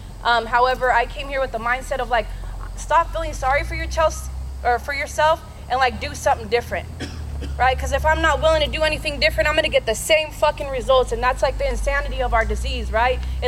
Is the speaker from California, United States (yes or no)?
yes; San Diego, California, United States; By the way, I'm from San Diego, California. I moved out here in 2020 to like get clean.